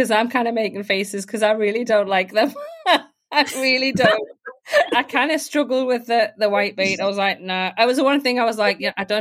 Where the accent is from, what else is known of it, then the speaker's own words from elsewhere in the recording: United Kingdom; Being British myself, it was lovely being on that tour.